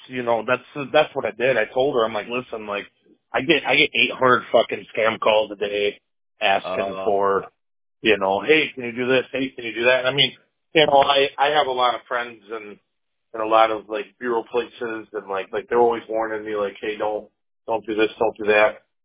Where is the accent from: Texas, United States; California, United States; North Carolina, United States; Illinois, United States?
California, United States; Tehachapi; now in Michigan, United States; I'm originally from Tehachapi, California.